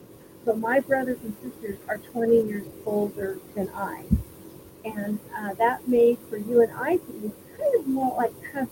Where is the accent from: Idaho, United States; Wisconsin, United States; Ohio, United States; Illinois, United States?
Idaho, United States; Juliaetta; Julietta, now that I've lived in cities, when I look back at my hometown, a population of 368 when I was there, seems like it was just all one big neighborhood.